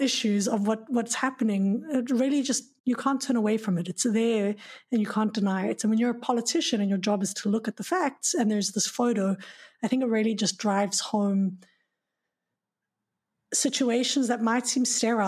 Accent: South Africa; growing up in South Africa, right, we know of elephants.

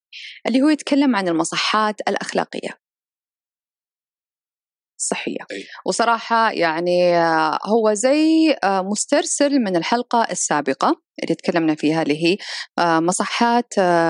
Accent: Saudi Arabia; وما كنت أدري أنا كسعودية وعايشة في هذا البلد أنه في الأحساء عندنا هذه المزارع

